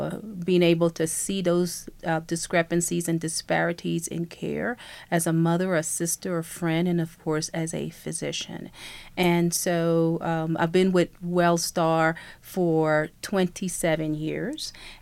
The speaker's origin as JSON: {"language": "English", "country": "Panama", "tie": "born or raised there", "said": "I was born and raised in the Republic of Panama"}